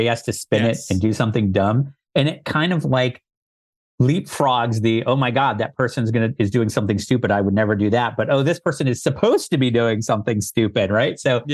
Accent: East Coast, United States; because I come from the East Coast, and I go to bed early.

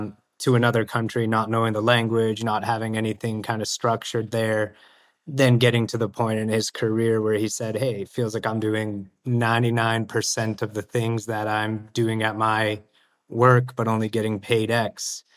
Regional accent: Canada; also born or lived in Romania; so I immigrated from Romania to Canada when I was about 5 years old.

